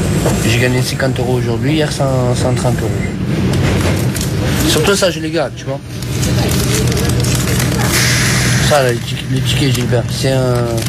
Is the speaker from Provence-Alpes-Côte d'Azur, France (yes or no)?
yes; Marseille, Provence-Alpes-Côte d'Azur, France